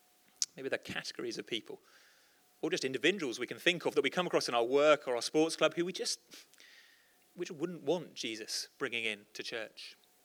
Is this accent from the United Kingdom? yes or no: yes; Lincoln, East Midlands, United Kingdom; I grew up in Lincoln, or my teens in Lincoln.